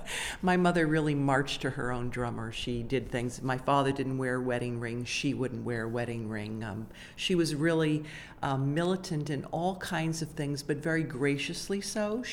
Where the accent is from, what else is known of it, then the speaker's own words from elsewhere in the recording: Florida, United States; and I ended up growing up in Florida because my father was part of the missile systems technology, one of the founders of Cape Canaveral down in Florida.